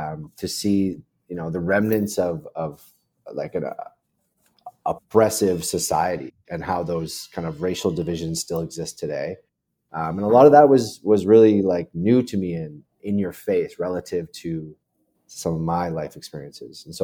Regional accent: Canada; So I'm in the Great White North. I'm Canadian.

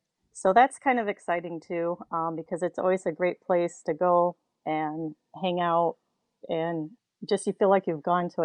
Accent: Houston, Texas, United States; now in Petoskey, United States; Well, I live in Petoskey. I was born here, but I also was raised in the South. I was raised in Houston.

